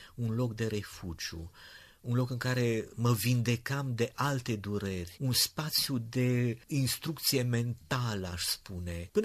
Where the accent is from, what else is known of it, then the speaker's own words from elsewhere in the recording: Rădăuți, Suceava County, Romania; băiatul care eram eu atunci de la Rădăuți